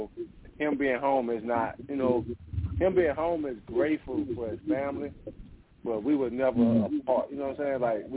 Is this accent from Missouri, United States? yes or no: no; New Orleans, Louisiana, United States; That's what growing up in the Magnolia Project taught us.